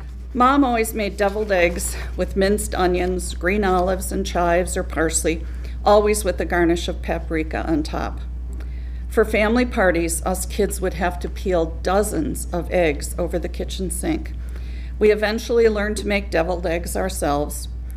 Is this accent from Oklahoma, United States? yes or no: no; St. Paul, Minnesota, United States; Lots of eggs were eaten in our family of six growing up in St. Paul.